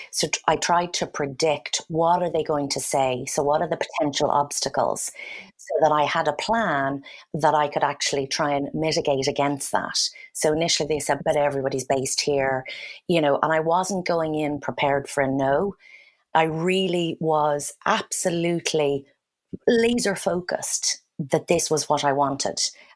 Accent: Ireland; also born or lived in London; I moved back to Ireland from London in 2004.

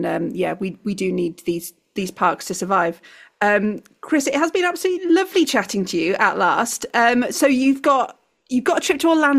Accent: Wales, United Kingdom; listening to this and you grew up in South Wales, you'll know how much that park sort of meant to you as a Welsh park.

